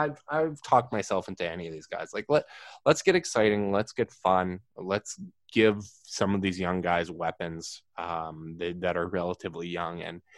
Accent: Canada; I'm Canadian. It is what it is.

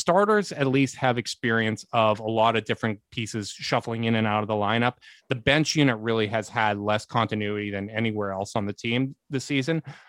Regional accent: Canada; because I'm Canadian and that's what I do.

